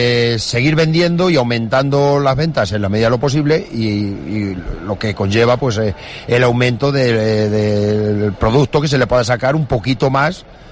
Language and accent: Spanish; La Solana, Castilla-La Mancha, Spain; Pues los galanes, buenos días, somos de La Solana.